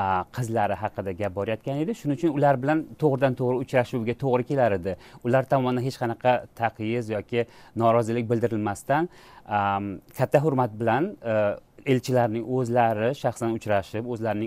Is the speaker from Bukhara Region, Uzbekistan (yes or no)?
no; Samarkand, Samarqand Region, Uzbekistan; born there; men O'zbekistonda tug'ilganman, o'zimni o'zbek deb bilaman, o'zbek madaniyati, o'zbek fuqaro sifatida o'zimni bilaman. Sevaman xalqimni, yurtimni, lekin men aslida eronliman.